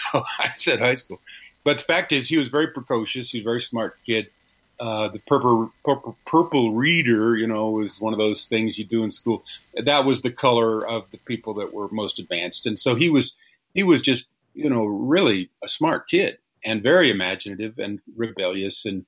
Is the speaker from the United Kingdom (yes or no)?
no; Arlington, Virginia, United States; And of course, I grew up in Arlington, Virginia, 8 miles outside of Washington, D.C.